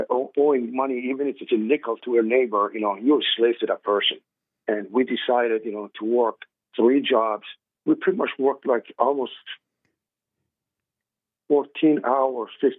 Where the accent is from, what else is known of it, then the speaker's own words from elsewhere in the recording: Iran; now in United States; I'm from Iran.